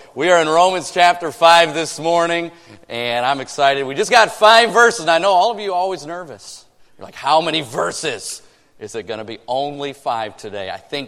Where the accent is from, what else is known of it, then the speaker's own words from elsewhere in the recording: Michigan, United States; And I grew up in Michigan, so when he says Michigan, I say amen.